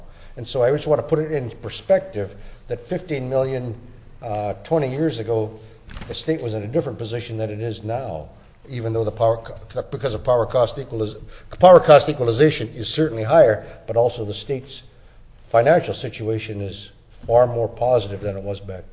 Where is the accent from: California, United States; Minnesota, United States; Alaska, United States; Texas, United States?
Alaska, United States; Golovin; I come from Golovin and a small business owner out there.